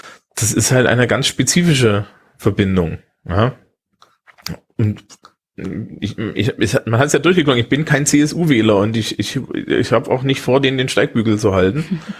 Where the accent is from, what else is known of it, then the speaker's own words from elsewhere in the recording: Thuringia, Germany; ich kann dir auch als Thüringer erklären, warum die Linke in Thüringen gewonnen hat.